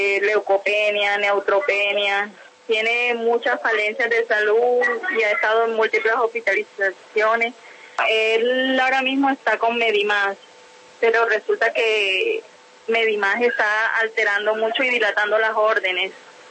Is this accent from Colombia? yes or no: yes; Barranquilla, Atlántico, Colombia; somos de Barranquilla.